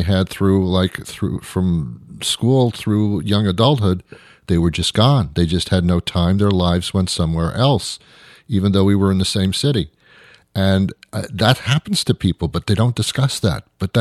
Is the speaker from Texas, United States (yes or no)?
no; New York, United States; I was brought up in New York